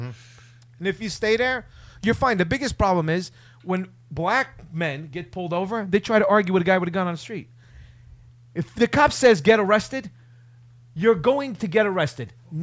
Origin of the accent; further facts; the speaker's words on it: Mozambique; I grew up in Mozambique, Africa.